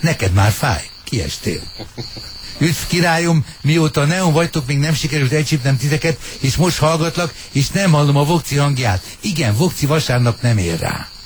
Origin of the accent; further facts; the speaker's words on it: Budapest, Hungary; én pesti vagyok, István, tehát én árokparton is állatok, akkor is fővárosi ember vagyok.